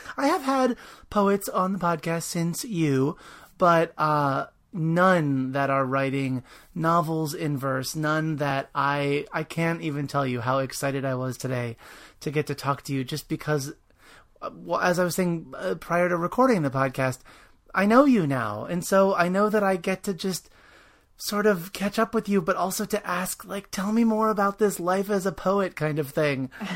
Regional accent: Maryland, United States; at the Maryland Association of School Libraries conference in Linthicum. That's my home state. I'm excited to be around my people.

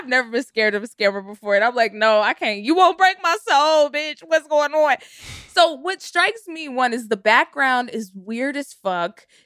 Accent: Texas, United States; But also, like, I grew up in Texas.

